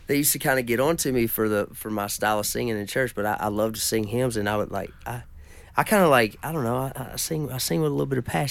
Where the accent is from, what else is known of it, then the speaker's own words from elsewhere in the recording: Kentucky, United States; But I remember I grew up just down the road from a place called Rosine, which is where like